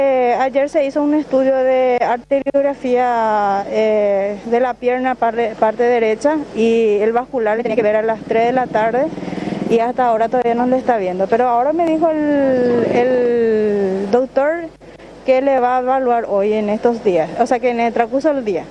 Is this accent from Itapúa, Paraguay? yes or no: yes; Itapúa, Paraguay; De Itapúa.